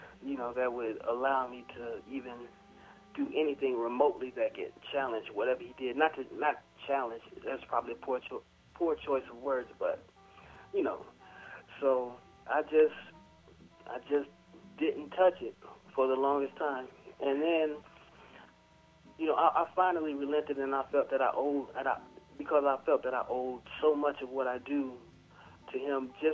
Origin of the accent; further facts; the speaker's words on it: East St. Louis, Illinois, United States; well, I'm from East St. Louis. I actually went to the exact same high school